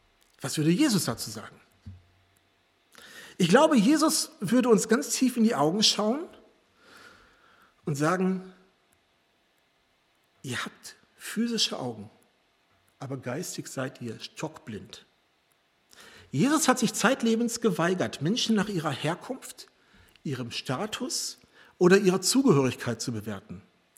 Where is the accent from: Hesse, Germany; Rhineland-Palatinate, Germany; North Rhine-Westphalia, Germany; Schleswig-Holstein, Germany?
North Rhine-Westphalia, Germany; Gelsenkirchen; born there; Ich bin ja gebürtiger Gelsenkirchener